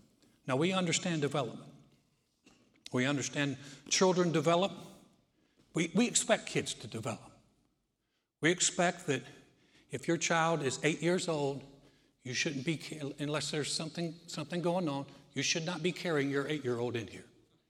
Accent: North Carolina, United States; I grew up in North Carolina. It's a basketball country. They love basketball like Texas loves football.

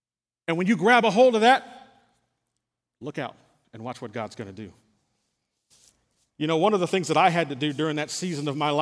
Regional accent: San Antonio, Texas, United States; now in Conroe, United States; Hear me, I'm a boy from San Antonio. I didn't know nothing about Conroe, Texas. Wasn't looking for Conroe, Texas.

